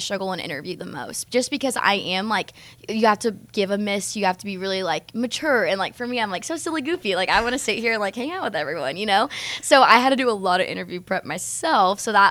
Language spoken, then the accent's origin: English; Lawton, Oklahoma, United States; I'm from Lawton, Oklahoma.